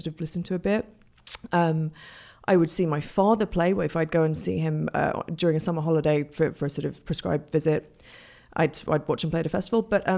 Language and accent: English; England, United Kingdom; We're English, so we met at a pub and made out.